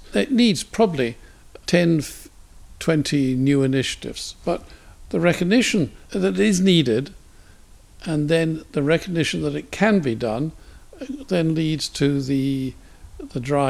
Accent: Newcastle, North East England, United Kingdom; I come from Newcastle.

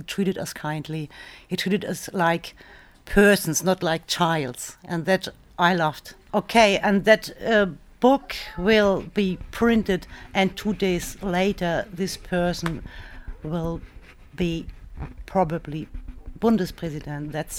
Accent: Rostock, Mecklenburg-Vorpommern, Germany; born there; English is a second language; I was born in Rostock

